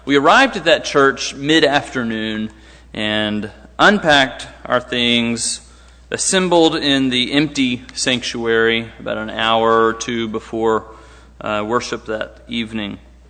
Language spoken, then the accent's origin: English; Dallas, Texas, United States; I'm from Dallas, so I didn't go to that church